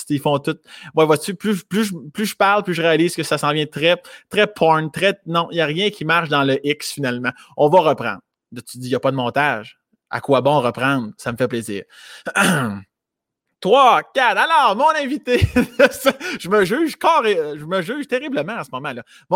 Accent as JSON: {"language": "French", "town": "Laurier-Station", "region": "Quebec", "country": "Canada", "tie": "born or raised there", "said": "natif de Laurier Station, une ville à la campagne, mon village natal."}